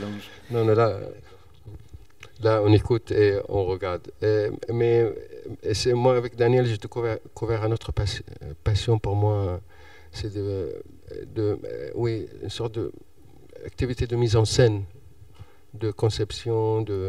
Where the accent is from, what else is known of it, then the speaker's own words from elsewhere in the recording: Iraq; moved away; D'origine, je suis irakien, d'origine irakienne. Mais j'ai quitté l'Irak il y a 17 ans, et donc je garde toujours mes racines.